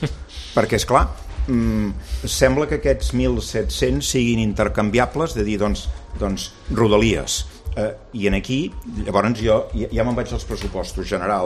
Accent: Catalonia, Spain; Avui, Catalunya, que som la fàbrica d'Espanya i el Vallès som el pol manufacturer i exportador més important del sud d'Europa

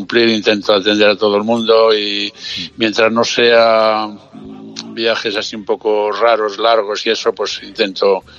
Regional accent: Salamanca, Castile and León, Spain; Llegué de chavalín, intentando ser futbolista, como todos los, con esos sueños que teníamos encima. Un poco llegué virgen prácticamente de Salamanca

